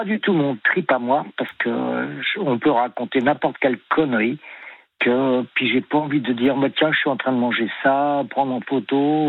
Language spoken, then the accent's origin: French; Compiègne, Hauts-de-France, France; moi, je suis de Compiègne aussi à la base.